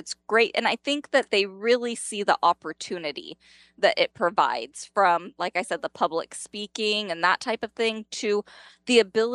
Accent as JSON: {"language": "English", "town": "Bakersfield", "region": "California", "country": "United States", "tie": "born or raised there", "said": "I grew up in Bakersfield, where it's all agriculture and oil fields."}